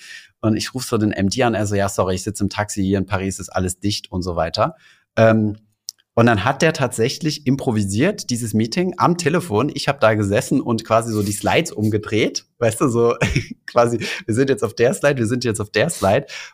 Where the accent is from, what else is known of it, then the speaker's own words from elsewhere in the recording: Saarland, Germany; Ja, stimmt, ja. Das Saarländer ist